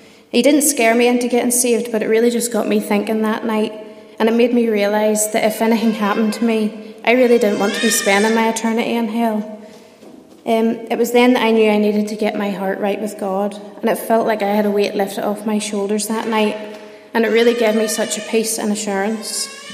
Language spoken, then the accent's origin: English; Kells, Northern Ireland, United Kingdom; I'm 25 years old, and I grew up outside Kells, County Antrim, with my mum, dad, and my three brothers.